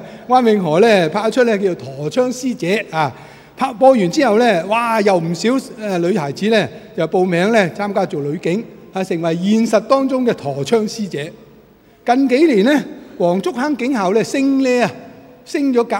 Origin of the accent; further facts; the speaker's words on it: Hong Kong; 可以講我哋香港人雖然唔可以當兵，但係我係可以做警察